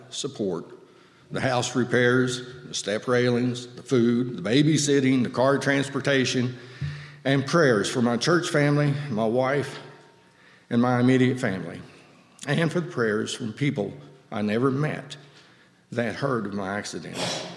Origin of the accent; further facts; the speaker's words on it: West Virginia, United States; I was raised in Raleigh County.